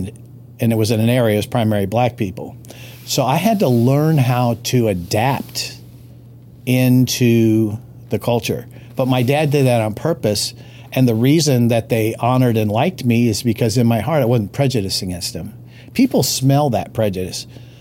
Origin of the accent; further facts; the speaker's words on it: Los Angeles, California, United States; born there; I was born in Skid Row in Los Angeles as an orphan. So I had to work through some stuff. I'm so glad I was raised in an extremely multiracial neighborhood and school.